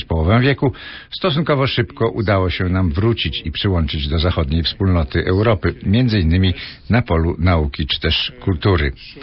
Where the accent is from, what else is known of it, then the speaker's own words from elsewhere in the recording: Lithuania; Niech wrócę w mojej wypowiedzi do czasów, kiedy tu na Litwie dorastałem.